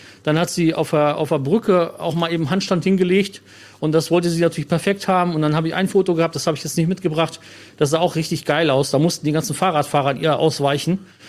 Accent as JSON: {"language": "German", "town": "Cologne", "region": "North Rhine-Westphalia", "country": "Germany", "tie": "born or raised there", "lives_now": "Lippe, Germany"}